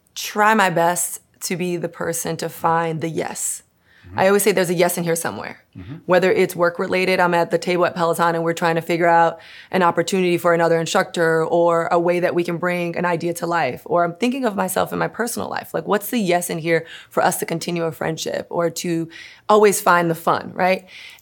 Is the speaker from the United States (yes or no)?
yes; Miami, Florida, United States; I grew up dancing in Miami.